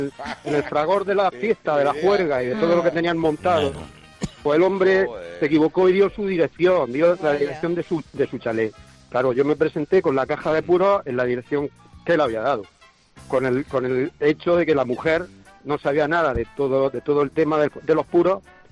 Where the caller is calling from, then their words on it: Murcia, Region of Murcia, Spain; Estoy hablando desde aquí de Murcia. Soy taxista de Murcia.